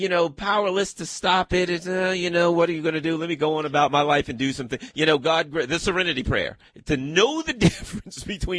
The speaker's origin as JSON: {"language": "English", "country": "United States", "tie": "born or raised there", "said": "I was brought up in the United States of America."}